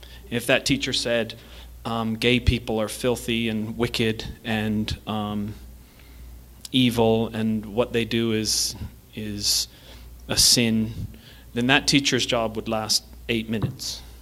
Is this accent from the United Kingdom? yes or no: yes; England, United Kingdom; now in United States; from having moved from England and to come here to America, because where I grew up, there's a lot of socialism and liberalism in England